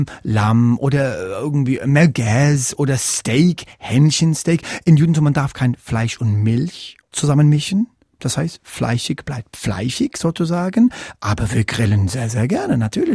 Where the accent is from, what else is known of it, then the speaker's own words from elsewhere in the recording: England, United Kingdom; first language English; German is a second language; ich glaube, das merkt man auch, dass meine Muttersprache kein Deutsch ist. Also meine Muttersprache ist Englisch. Ich komme aus England ursprünglich. Aber natürlich spreche ich auch Hebräisch und ich spreche auch, wie man hört, auch ein bisschen Deutsch.